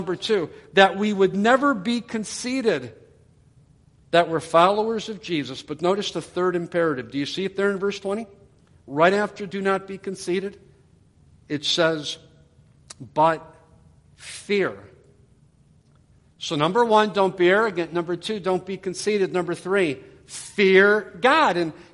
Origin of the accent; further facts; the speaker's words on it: Ohio, United States; I'm originally from Ohio, a place where we didn't have a lot of tornadoes